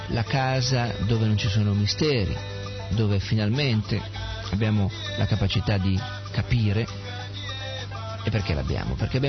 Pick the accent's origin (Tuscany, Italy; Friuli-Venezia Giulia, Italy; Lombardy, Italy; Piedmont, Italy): Lombardy, Italy; Milan; born there; Io sono nato a Milano, ho un bel dire che avrei potuto nascere a Siena, sono nato a Milano.